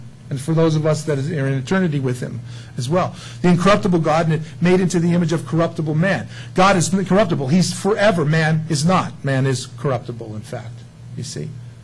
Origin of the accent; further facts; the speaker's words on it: San Diego, California, United States; growing up in San Diego, man, it was like the beach every weekend.